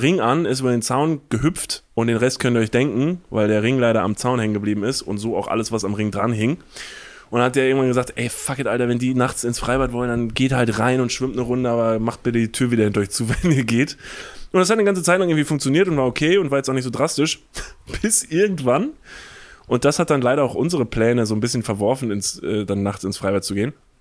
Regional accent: Kevelaer, North Rhine-Westphalia, Germany; Wir waren ja letztens nochmal in Kevlar zusammen, in meinem Heimatort.

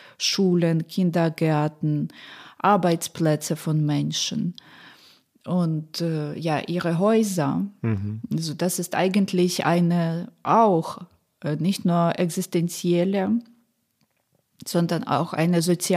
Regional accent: Poltava, Poltava Oblast, Ukraine; Es gibt Städte wie Poltawa, meine Heimatstadt, glaube ich, Dnipro, immer noch Saporizhia.

